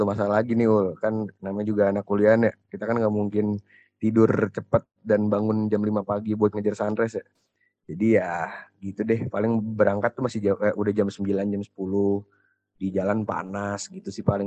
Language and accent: Indonesian; Jakarta, Indonesia; now in Malang, Indonesia; Karena kan juga aku dari kecil nih di Jakarta, dan jatuhnya sih sebenarnya bosen sih di Jakarta.